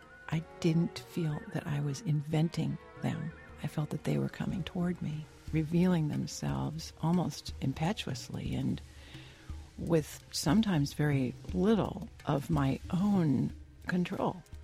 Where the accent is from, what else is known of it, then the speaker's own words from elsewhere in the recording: Red River Valley, United States; Growing up in the Red River Valley, where you really just have a flat tableland and a horizon, and I grew up on the edge of town